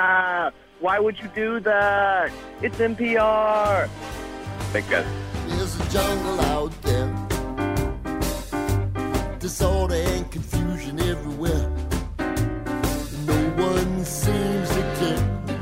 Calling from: Chicago, Illinois, United States; I'm calling from Chicago, Illinois.

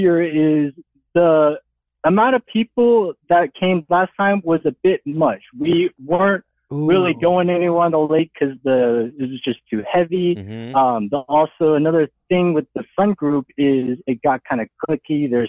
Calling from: Atlanta, Georgia, United States; I am 26 years old, and I'm calling from Atlanta.

